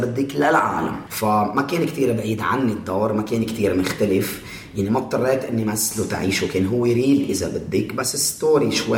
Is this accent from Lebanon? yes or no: yes; Lebanon; جينا من لبنان